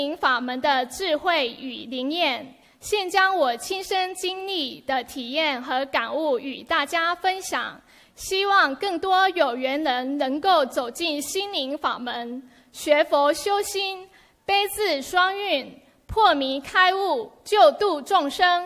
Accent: Los Angeles, California, United States

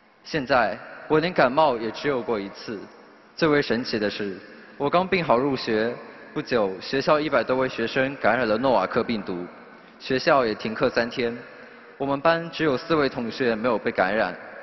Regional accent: Shanghai, China; 大家好，我是来自上海的

